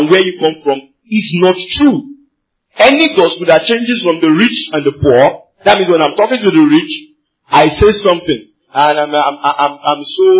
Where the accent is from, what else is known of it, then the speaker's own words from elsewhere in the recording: Ogun, Nigeria; And me, I am from Ijebu. In Ijebu, we are stingy.